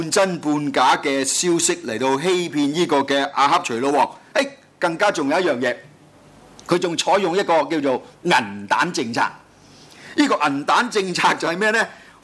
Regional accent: Hong Kong; 又冇我哋香港人所熟悉成日所講嘅冇依個獨立嘅

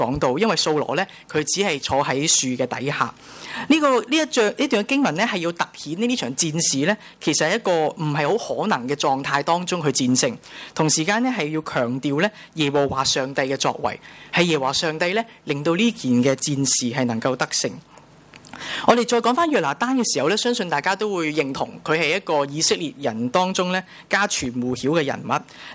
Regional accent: Hong Kong; 咁对于我哋香港人嚟讲咧，我哋好少会接触到战士啦

